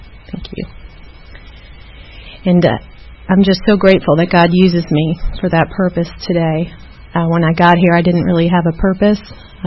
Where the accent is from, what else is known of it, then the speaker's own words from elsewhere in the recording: Milwaukee, Wisconsin, United States; born there; I was born in Milwaukee, Wisconsin, to a young mother. My parents were 17 and 19, I think, when I was born.